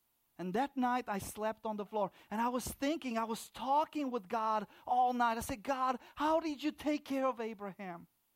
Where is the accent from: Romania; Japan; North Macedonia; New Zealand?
Romania; now in United States; And I remember I came to the United States. I landed in Chicago O'Hare. Now, I'm from Romania, okay?